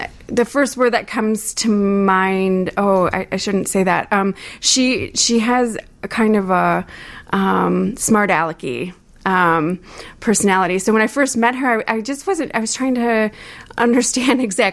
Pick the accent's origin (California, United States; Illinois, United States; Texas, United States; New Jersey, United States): Illinois, United States; Rockford; also born or lived in Chicago; And I was from Chicago, but grew up near this community in Rockford, but didn't know it existed.